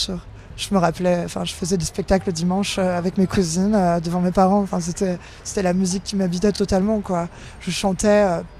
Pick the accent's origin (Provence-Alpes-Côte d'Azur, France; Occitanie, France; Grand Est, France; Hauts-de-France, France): Hauts-de-France, France; je viens de la Picardie profonde, d'un petit village de 250 habitants qui s'appelle Moller.